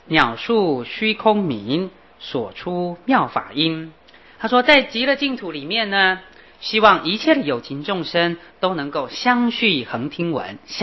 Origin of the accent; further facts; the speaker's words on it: China; 这一点我们中国人比较少忽略。